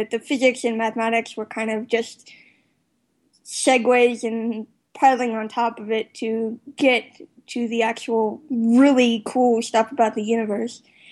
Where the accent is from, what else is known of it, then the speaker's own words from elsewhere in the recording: Newport News, Virginia, United States; I was fortunate enough to be at NASA Langley, which is very close to my hometown of Newport News.